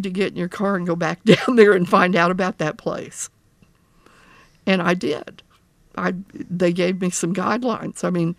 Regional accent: Promised Land, United States; I grew up in Promised Land, and my community is just like this commune.

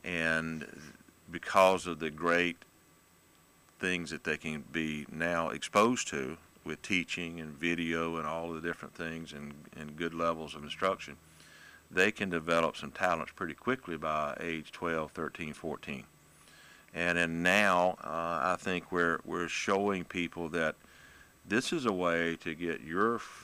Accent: Abbeville, South Carolina, United States; now in Greenwood, United States; I grew up in Abbeville. My first golf job was back there at my home course. I was brought to Greenwood in 1978, and then I've been in Greenwood ever since.

